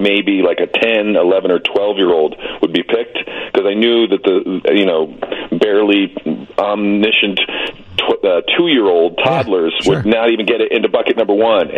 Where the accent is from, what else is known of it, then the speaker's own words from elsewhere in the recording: Chicago, Illinois, United States; I love you because you're at WGN, and I grew up in Chicago.